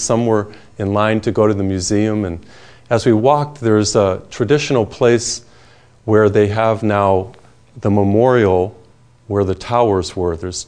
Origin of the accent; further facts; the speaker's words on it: Massachusetts, United States; You know, I'm from Massachusetts, and we would go to the beach in Cape Cod.